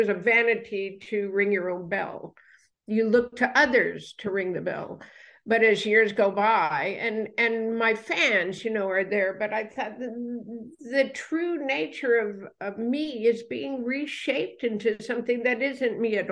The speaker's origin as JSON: {"language": "English", "country": "United States", "said": "Well, because I'm American."}